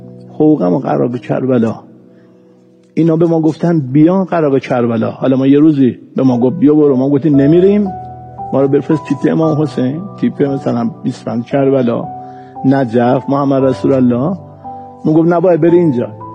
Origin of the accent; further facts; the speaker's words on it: Isfahan, Iran; آخه من اصفهانیم